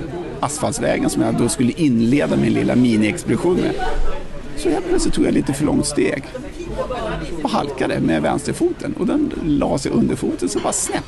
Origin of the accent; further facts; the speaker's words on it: Täby, Stockholm County, Sweden; also born or lived in United States; jag är faktiskt född i USA, men jag har svenska föräldrar och flyttade till Stockholm och Täby och är uppväxt i Täby